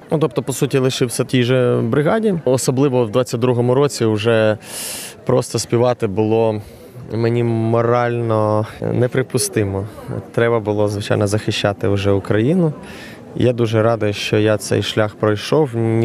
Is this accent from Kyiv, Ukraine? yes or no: yes; Kyiv, Ukraine; Я взагалі киянин. Скажу, що з досить типової родини, не дисидентської, але мій тато посприяв, щоб на початку 90-х я перейшов на українську мову.